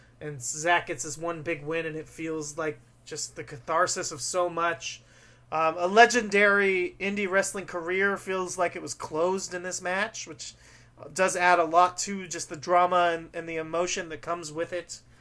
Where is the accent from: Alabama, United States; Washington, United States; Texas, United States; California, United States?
California, United States; I've been watching Oliver Gray growing up in California in general